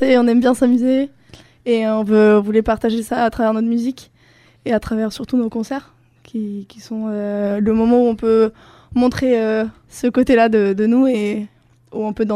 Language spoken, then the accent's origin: French; Spain; French is a second language